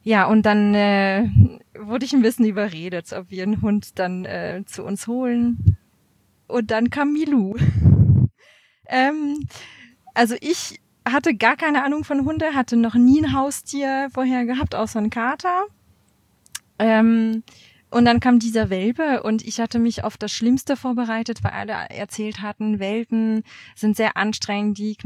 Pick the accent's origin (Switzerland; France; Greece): France; German is a second language; now in Germany; Man hört es wahrscheinlich, Deutsch ist ja nicht meine Muttersprache, deswegen manchmal hapert es ein bisschen an der Sprache. Also ich komme aus Frankreich ursprünglich, genau, und lebe schon seit über 10 Jahren in Deutschland